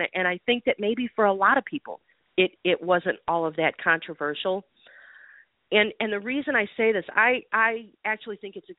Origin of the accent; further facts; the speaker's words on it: United States; and I'm an American, and I have the right to say it.